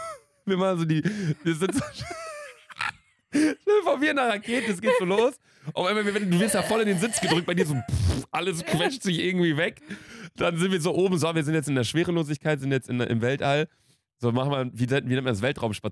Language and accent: German; North Rhine-Westphalia, Germany; Aber bei uns Kleinstadt, OWL und so, da ist es ja auch so ein bisschen, ist ja auch so ein bisschen geprägt irgendwie, ja, Arbeitergesellschaft und so.